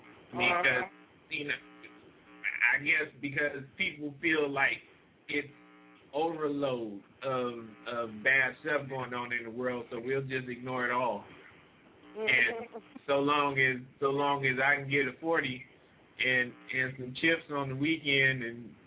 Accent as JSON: {"language": "English", "town": "New Orleans", "region": "Louisiana", "country": "United States", "said": "I'm from New Orleans. You ain't got to sugarcoat it."}